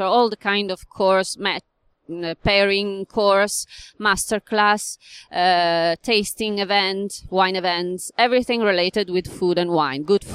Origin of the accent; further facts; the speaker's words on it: Piedmont, Italy; I'm from Italy, yes. I'm from Piedmont.